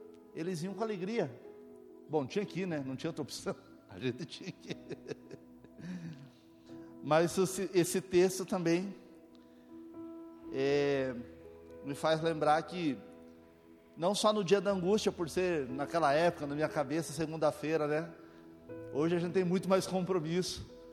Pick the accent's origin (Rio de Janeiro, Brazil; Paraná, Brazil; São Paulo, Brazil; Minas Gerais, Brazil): Paraná, Brazil; Campo Mourão; born there; eu nasci em Campo Mourão, a região é mais quente que aqui, mas naquela época não era igual hoje, né? Todo ano tinha geada. Imagine lá quando geava, né? Aqui, quando eu mudei para cá em 90, eu sofri muito com o frio.